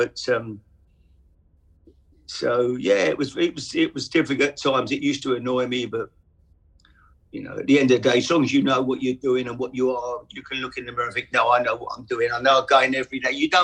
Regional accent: United Kingdom; Because everybody came from England, came from Britain. You know, we're all British players.

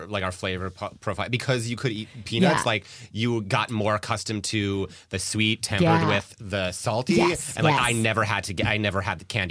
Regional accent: New York, United States; We grew up in upstate New York, but we went up.

